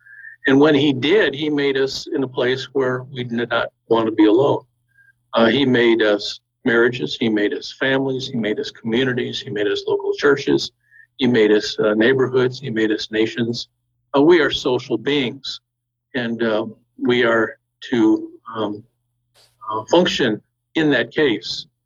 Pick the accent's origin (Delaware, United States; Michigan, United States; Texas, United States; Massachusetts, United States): Michigan, United States; Detroit; Growing up outside of Detroit, we learned French because of our proximity to Canada.